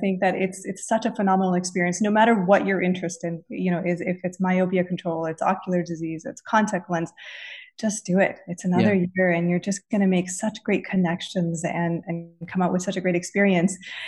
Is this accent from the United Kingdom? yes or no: no; Canada; now in United States; And, you know, being a Canadian, it's a huge step. When you're living in the States, you've got all these visa stuff to go through